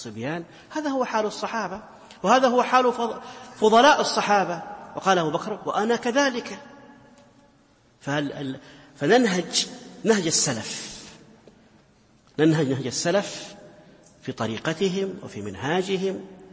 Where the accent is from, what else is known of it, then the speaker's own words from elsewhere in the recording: Saudi Arabia; من كبار مشايخنا في بلادي في بلادنا في بلادي السعودية